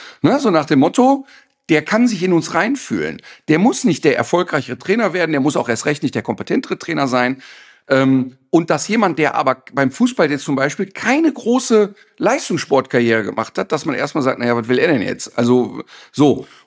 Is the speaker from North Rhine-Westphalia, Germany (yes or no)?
yes; North Rhine-Westphalia, Germany; ich bin im Ruhrpott aufgewachsen